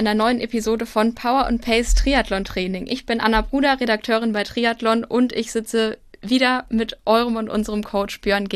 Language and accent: German; Frankfurt, Hesse, Germany; Also ich komme aus Frankfurt